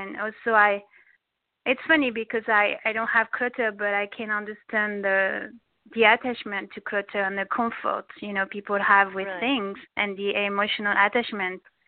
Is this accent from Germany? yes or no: no; France; English is a second language; now in United States; I grew up in France where we didn't have so much things. So I'm used to not have things.